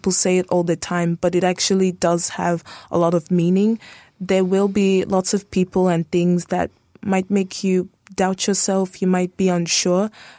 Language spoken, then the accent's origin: English; South Africa; also born or lived in Nigeria; now in New Zealand; So I was born in Nigeria, but I grew up in South Africa for 10 years before coming to New Zealand.